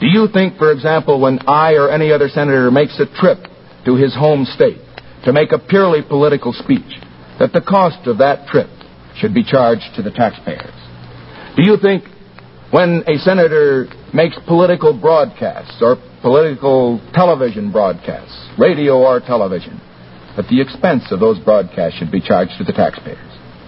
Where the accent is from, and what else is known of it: California, United States